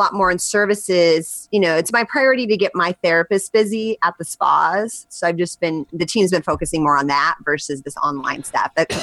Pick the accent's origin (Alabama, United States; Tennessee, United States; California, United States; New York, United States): California, United States; that's just a passion of mine growing up in Southern California.